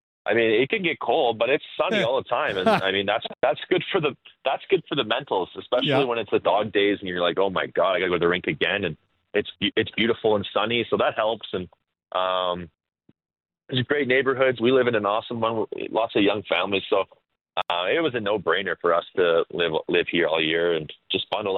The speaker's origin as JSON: {"language": "English", "town": "Nelson", "region": "British Columbia", "country": "Canada", "lives_now": "Calgary, Canada", "said": "Yeah, I come from Nelson, BC, and I used to always come to Calgary in the summers"}